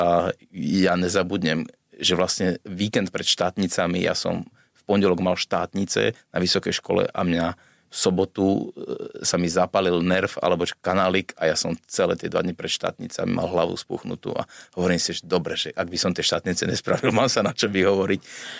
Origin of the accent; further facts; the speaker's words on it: Bratislava, Bratislava Region, Slovakia; ale tie leta boli teda väčšinou tu doma v Bratislave.